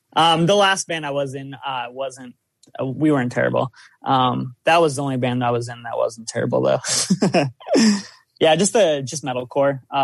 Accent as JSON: {"language": "English", "region": "South Dakota", "country": "United States", "said": "Yeah, pretty much. I'm from South Dakota, and this is where we meet."}